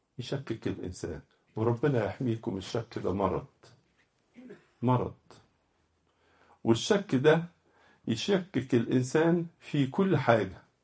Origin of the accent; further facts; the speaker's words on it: Egypt; وإن الكلمة المشهورة عندنا في مصر بقى مفيش فايدة